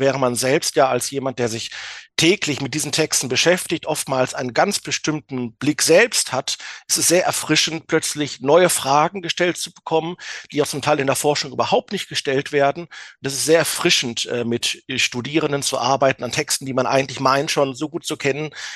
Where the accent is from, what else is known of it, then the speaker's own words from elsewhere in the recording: North Rhine-Westphalia, Germany; ich komme ja aus dem Münsterland